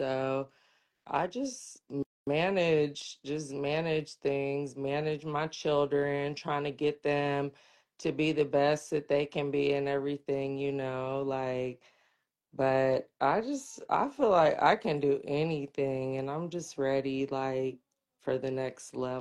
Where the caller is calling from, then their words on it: Glendale, Arizona, United States; Okay, so I'm in Arizona. I'm in Glendale, Arizona.